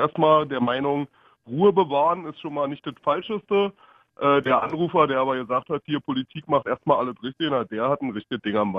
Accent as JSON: {"language": "German", "town": "Frankfurt", "region": "Brandenburg", "country": "Germany", "said": "Also ich komme aus Frankfurt-Oder"}